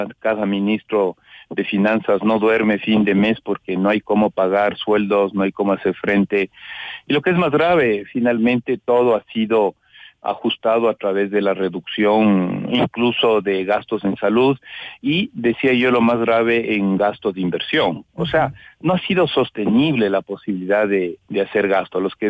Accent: Ecuador; lo mínimo que merecemos es, digo, como ecuatorianos, es la posibilidad de vislumbrar mejores días

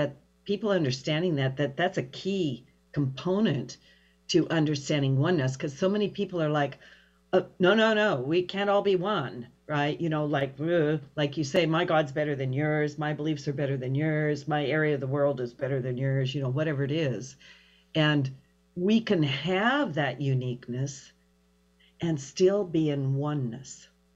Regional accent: Pendleton, Oregon, United States; Pendleton, Oregon.

